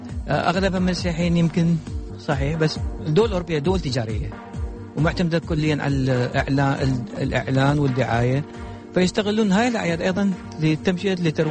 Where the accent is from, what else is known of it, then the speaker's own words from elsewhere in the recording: Iraq; now in Europe; لأن إحنا مثلاً جاي من العراق